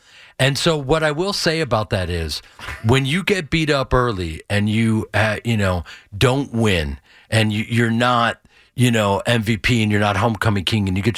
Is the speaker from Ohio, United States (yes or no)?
no; Evanston, Illinois, United States; Well, it's funny you say that because I grew up in Evanston